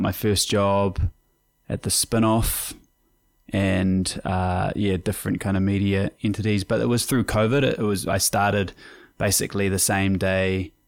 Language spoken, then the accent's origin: English; West Auckland, Auckland, New Zealand; now in Raglan, New Zealand; I'm from West Auckland originally